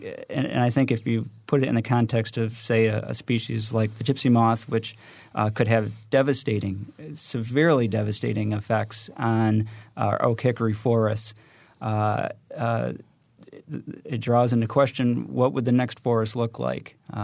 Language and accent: English; New England, United States; I'm originally from New England